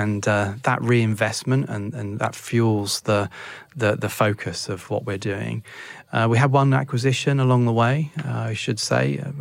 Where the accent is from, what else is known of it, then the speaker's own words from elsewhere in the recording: Bournemouth, South West England, United Kingdom; I want to have a presence in my hometown for our company, which will be like a lasting mark, employ local people, put jobs into the local communities, build some great technology from Bournemouth and put Bournemouth on the map